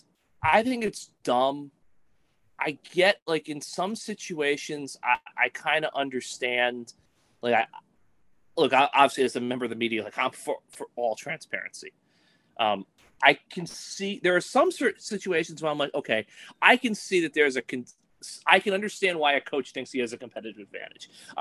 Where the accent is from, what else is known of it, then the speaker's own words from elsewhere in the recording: New Jersey, United States; You know, I grew up in Morris County. I've been to Wawa maybe like 5 or 6 times in my life